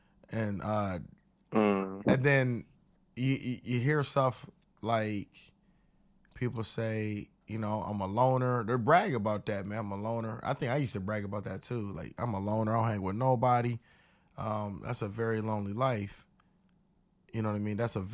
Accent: United States; I'm just speaking for myself, and I'm an American.

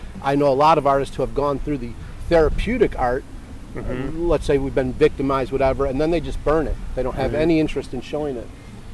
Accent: Chicago, Illinois, United States; the street art, when I grew up in Chicago, it was a communication.

